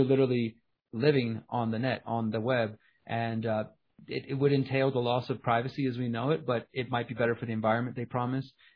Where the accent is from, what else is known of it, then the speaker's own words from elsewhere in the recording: Houston, Texas, United States; So I'm originally from Houston.